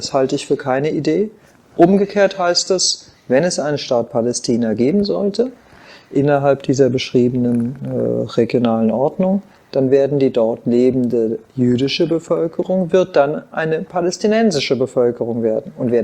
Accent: Germany; Ich nehme Deutschland wahr als das Land, in dem ich geboren bin, dessen Pass ich habe, das meine Heimat ist. Ich bin Deutsche.

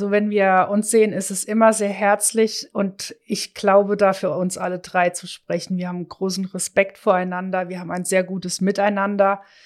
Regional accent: Meisenheim, Rhineland-Palatinate, Germany; born there; Also geboren bin ich in Meisenheim, in der Nachbarverbandsgemeinde, zur Schule gegangen in Lauterecken

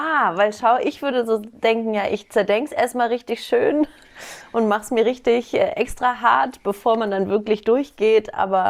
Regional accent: Hamburg, Germany; Ich bin Hamburgerin sogar.

